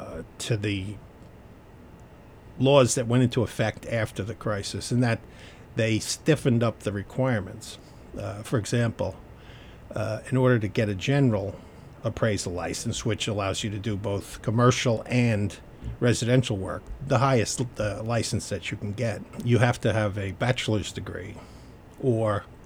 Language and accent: English; Queens, New York, United States; born there; Well, I was born in Queens in the Malbus section. Actually, I was born in Parsons Hospital, which is no longer a baby hospital.